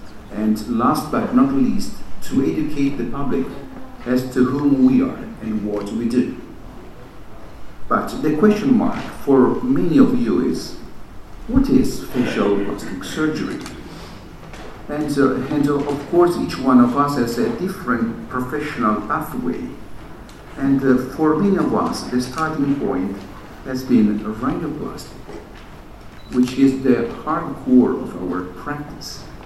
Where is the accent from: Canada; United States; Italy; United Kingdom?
Italy; Milan, Lombardy; English is a second language; I'm from Italy, I'm from Milan.